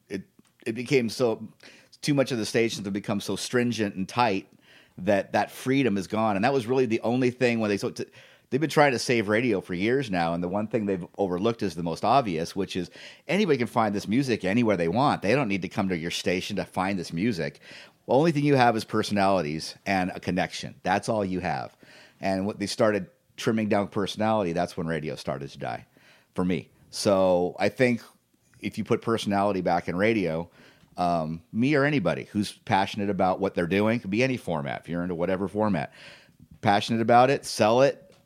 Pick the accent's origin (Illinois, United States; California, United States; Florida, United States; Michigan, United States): California, United States; Los Angeles; I was from Los Angeles. They were like, we can't believe you moved here to this little town.